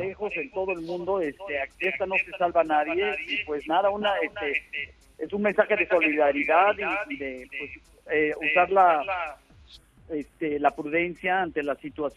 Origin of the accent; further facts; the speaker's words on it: Mexico; un Bochito en México, y poder manejar, tener mi independencia